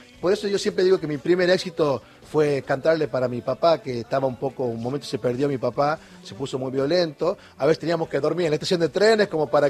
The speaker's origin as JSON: {"language": "Spanish", "region": "La Rioja", "country": "Argentina", "said": "Claro, porque tenemos una fiesta a los riojanos que siempre el riojano espera febrero para matar las penas de todo el año, ¿viste?"}